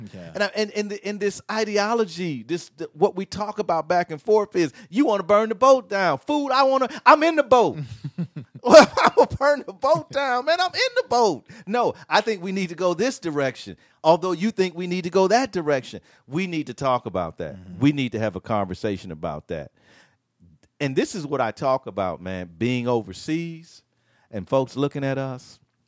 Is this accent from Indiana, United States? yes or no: no; Milwaukee, Wisconsin, United States; I'm from Milwaukee. I know the church he goes to.